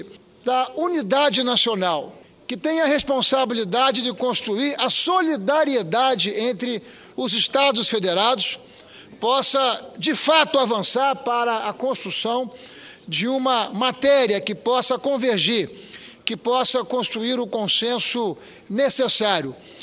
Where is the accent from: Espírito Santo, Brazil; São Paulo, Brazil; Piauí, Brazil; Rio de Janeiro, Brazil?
Espírito Santo, Brazil; falo isso como capixaba, falo isso como senador que representa um estado produtor de petróleo